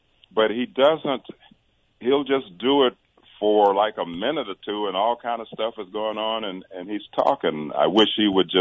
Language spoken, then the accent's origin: English; Tucson, Arizona, United States; moved away as an adult; Tucson is my hometown, yeah.